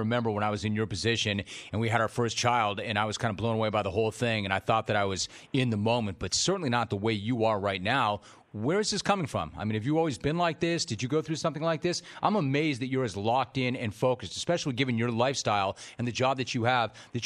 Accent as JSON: {"language": "English", "town": "Los Angeles", "region": "California", "country": "United States", "tie": "born or raised there", "said": "I grew up in Los Angeles. I'm a California native."}